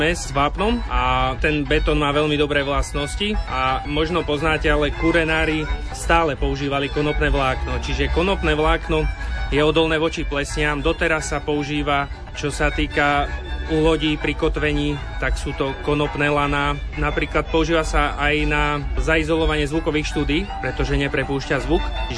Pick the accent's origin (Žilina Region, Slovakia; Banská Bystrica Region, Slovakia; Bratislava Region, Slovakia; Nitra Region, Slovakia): Žilina Region, Slovakia; Hubová; A ja konkrétne som z Úbovej